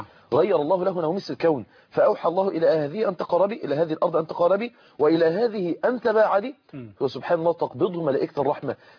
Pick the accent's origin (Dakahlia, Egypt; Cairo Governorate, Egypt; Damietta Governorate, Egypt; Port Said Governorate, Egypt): Dakahlia, Egypt; Mansoura